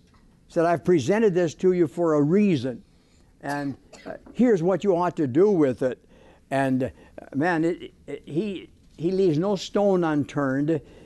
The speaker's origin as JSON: {"language": "English", "country": "Ireland", "said": "I'm Irish."}